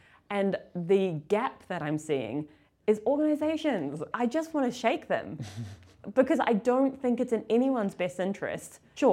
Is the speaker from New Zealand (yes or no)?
yes; New Zealand; And I was in New Zealand, I'm from New Zealand, and I was at home over like December, January, February